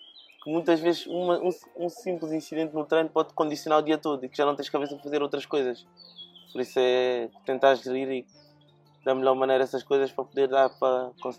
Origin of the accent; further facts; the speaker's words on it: Guinea; moved away; eu vim da Guiné à procura de melhores condições